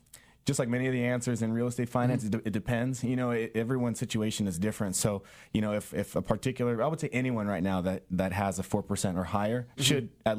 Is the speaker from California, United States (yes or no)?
yes; San Diego, California, United States; Sarah Mesa, and both of my parents worked in Sarah Mesa, so I went to elementary school there. Went to high school at St. Augustine in North Park.